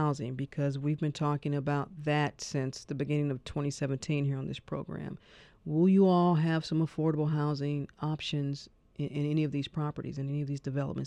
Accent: St. Louis, Missouri, United States; now in Atlanta, United States; I'm from St. Louis where we have a thriving downtown. I remember when I moved here

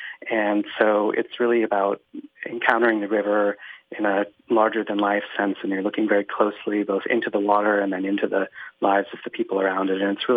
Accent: Brooklyn, New York, United States; I think I come from Brooklyn, New York, and I've been working on waterways with my collective Marley Barum for about the past 10 years.

